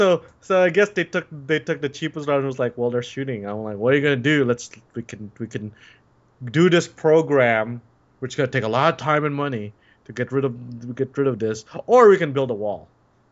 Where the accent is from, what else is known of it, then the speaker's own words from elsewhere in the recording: United States; Because I'm American, the guy next door is American